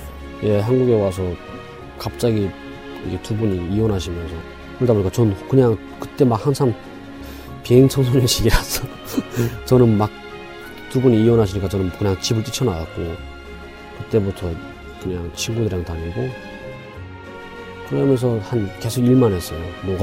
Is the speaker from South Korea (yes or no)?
no; North Korea; moved away; also born or lived in China; 98년 3월에 북한을 탈북하여서 중국에 한 4년 정도 체류되어 있다가